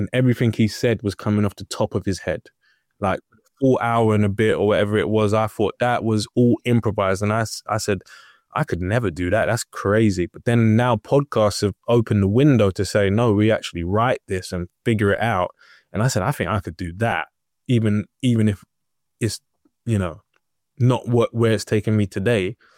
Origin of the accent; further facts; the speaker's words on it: Lewisham, London, United Kingdom; I was born in Southeast London, the old Greenwich Hospital. I think it's a library now, and lived there my whole life, living in Lewisham and then moving out a little bit further.